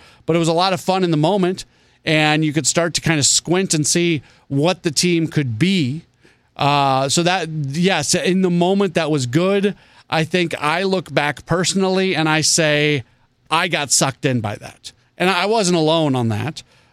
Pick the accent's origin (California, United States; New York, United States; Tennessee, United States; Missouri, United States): Missouri, United States; St. Louis; I was born here. I was born in St. Louis. I lived in St. Louis my entire young life until I went to college. I was gone for a little while and I came back. So no, I am from St. Louis, proud of being from St. Louis.